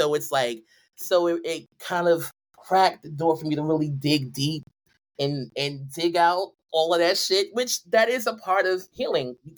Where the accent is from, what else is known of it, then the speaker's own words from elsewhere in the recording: Brooklyn, New York, United States; but also growing up in Brooklyn, it's a different thing because it kind of hardens you a bit.